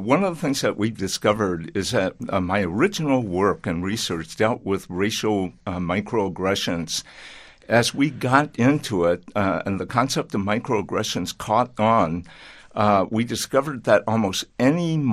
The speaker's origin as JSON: {"language": "English", "town": "Portland", "region": "Oregon", "country": "United States", "tie": "born there", "said": "I was born in Portland, Oregon"}